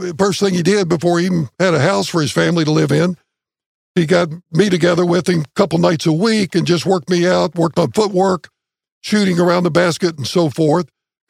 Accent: Lexington, Kentucky, United States; I grew up in Lexington. I'm a proud native of Lexington. I grew up on the south side, very close to Southland Park

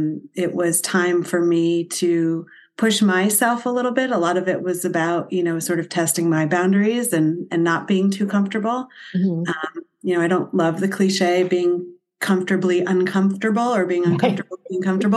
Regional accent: New Jersey, United States; Went to school at the University of South Carolina, coming from the New York area. I grew up in New Jersey and was a government and international studies major.

